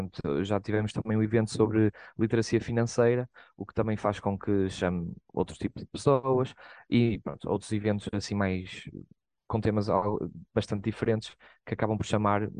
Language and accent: Portuguese; Espinho, Aveiro, Portugal; eu sou de Espinho, pronto, relativamente perto aqui da Aveiro. Pronto, eu vim para cá em 2019 estudar licenciatura em biotecnologia